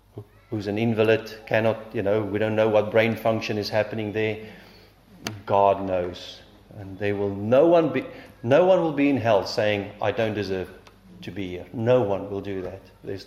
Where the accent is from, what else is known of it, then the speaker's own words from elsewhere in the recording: South Africa; That's why I'm here as a South African.